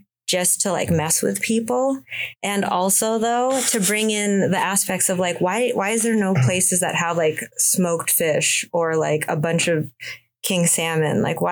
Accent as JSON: {"language": "English", "region": "Alaska", "country": "United States", "said": "like, oh yeah, I'm from Alaska, they're like, is that part of the United States?"}